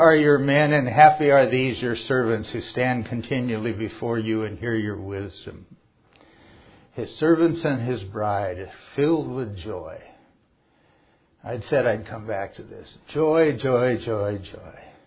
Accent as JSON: {"language": "English", "town": "Spokane", "region": "Washington", "country": "United States", "tie": "born or raised there", "said": "Now when I was a young boy growing up in Spokane, we had some sort of a fair, World's Fair, I think it was, in 1963."}